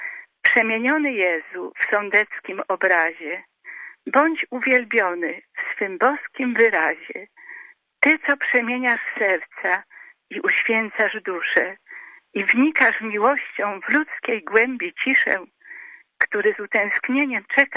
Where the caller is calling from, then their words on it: Lesser Poland, Poland; Ja z Beskidu Wyspowego.